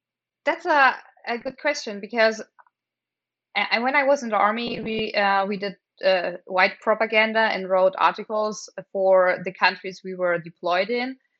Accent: Augsburg, Bavaria, Germany; we had the chance to grow up in Bavaria, in a town near Munich, in Augsburg. And yeah, that was a very, very wonderful time for me to growing up in Bavaria. And in this time, I learned loving my country, loving being German.

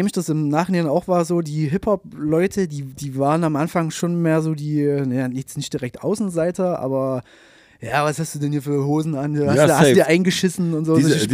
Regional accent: Saxony, Germany; Genau, also ich komme aus einem Dorf, Zwickauer Land, genau.

